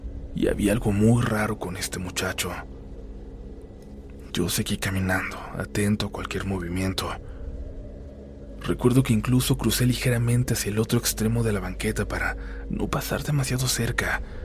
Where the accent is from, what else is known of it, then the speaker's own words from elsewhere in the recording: Iztapalapa, Mexico City, Mexico; Soy de Iztapalapa